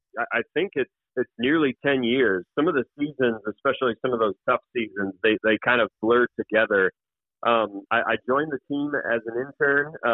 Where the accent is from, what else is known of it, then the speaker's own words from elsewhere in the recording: Minnesota, United States; I've born and raised in Minnesota, so I've grown up rooting for a lot of the same teams that you just mentioned